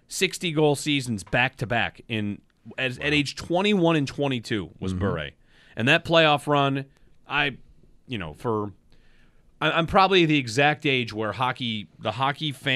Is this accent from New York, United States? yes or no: yes; Auburn, New York, United States; Growing up in Auburn near Syracuse, it wasn't about, like, hockey all the time.